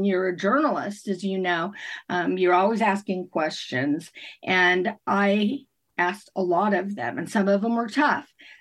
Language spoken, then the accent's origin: English; Fairfield, United States; Well, I was born and raised here in Fairfield, and I went to school and graduated in mass communications and journalism, and I went to work for our local newspaper